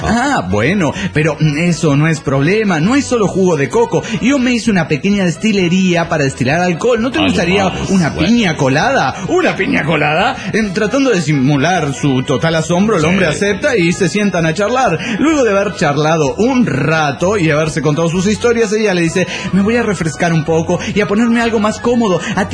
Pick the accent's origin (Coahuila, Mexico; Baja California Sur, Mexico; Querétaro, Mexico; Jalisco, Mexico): Jalisco, Mexico; Guadalajara; de Guadalajara, Jalisco, México.